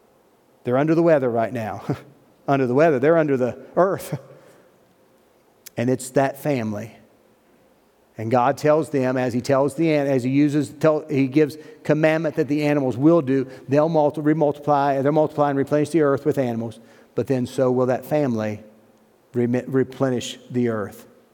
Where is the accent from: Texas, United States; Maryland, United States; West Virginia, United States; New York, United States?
West Virginia, United States; I mean, we're from West Virginia, so a lot of times people just throw their trash out.